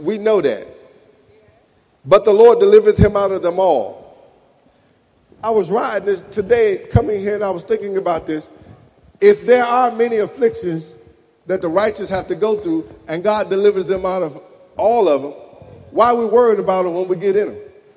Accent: Louisiana, United States; moved away; When I moved from Louisiana to Michigan, Louisiana, I was by myself. We, you know, wasn't a whole lot of folk around. I mean, for miles.

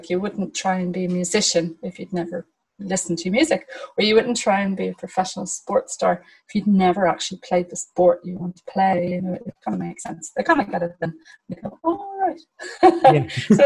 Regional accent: Dalkey, County Dublin, Ireland; So my mum also grew up in Dalkey. My dad was from the north side. And I went to national school in Dalkey, St. Patrick's National School.

